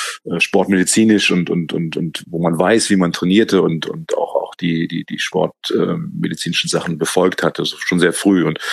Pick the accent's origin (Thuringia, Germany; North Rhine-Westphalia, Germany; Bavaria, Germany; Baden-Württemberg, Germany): North Rhine-Westphalia, Germany; Cologne; born there; Ich bin hier in Köln geboren, ich darf das sagen.